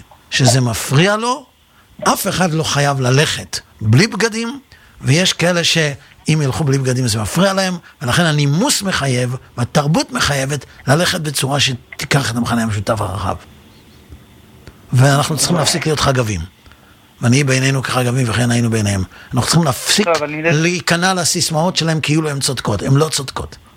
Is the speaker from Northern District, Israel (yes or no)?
no; Netanya, Central District, Israel; now in Jerusalem, Israel; קודם כל, אני גדלתי בנתניה. ובעיר הזאת כל הרחובות היו פתוחים לתנועה בשבת.